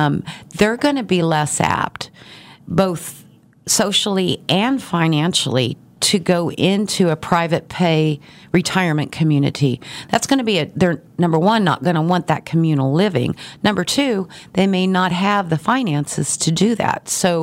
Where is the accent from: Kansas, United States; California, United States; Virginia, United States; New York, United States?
Kansas, United States; Garden City; now in Wichita, United States; I've been in Wichita for 30 years, but I'm originally from Garden City, Kansas.